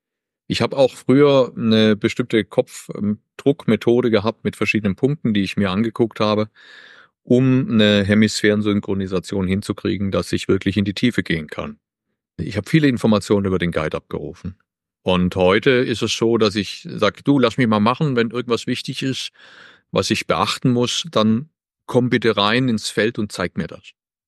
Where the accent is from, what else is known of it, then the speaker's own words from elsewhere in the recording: Germany; wie ich 2012 wieder nach Hause kam, nach Deutschland oder in mein Heimatland kam